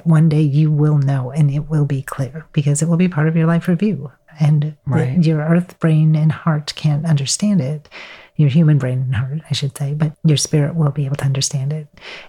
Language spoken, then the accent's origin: English; Wisconsin, United States; I am from Wisconsin. Does that help?